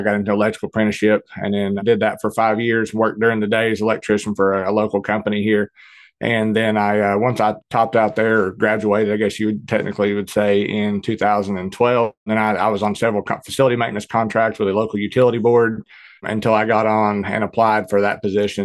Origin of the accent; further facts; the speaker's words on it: Tennessee, United States; So I was born and raised here in Tennessee. Used to go to the Smokies every single weekend or maybe every other weekend as a kid.